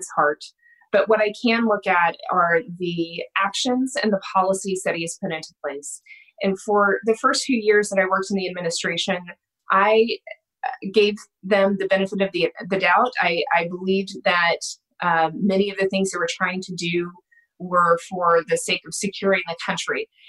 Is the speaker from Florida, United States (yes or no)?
no; Texas, United States; I grew up in Texas where it was kind of part of the way you were raised is to be a conservative, be a Republican.